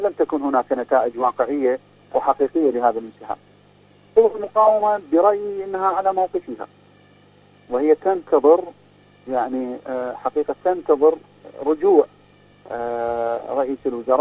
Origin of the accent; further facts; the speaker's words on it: Iraq; نحن كشعب عراقي